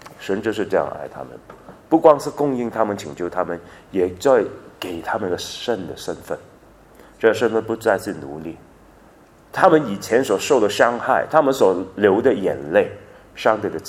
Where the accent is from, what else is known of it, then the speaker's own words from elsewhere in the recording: Guangdong, China; accent: Cantonese; 我们广东话就有一句